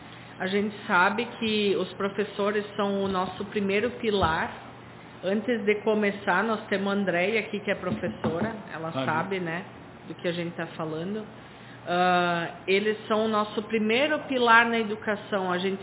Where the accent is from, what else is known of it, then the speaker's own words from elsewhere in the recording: Travesseiro, Rio Grande do Sul, Brazil; also born or lived in Arroio do Meio; Eu sou travesseirense desde que eu nasci. Eu nasci em Arroio do Meio, que era nosso município mãe. Minha família é daqui.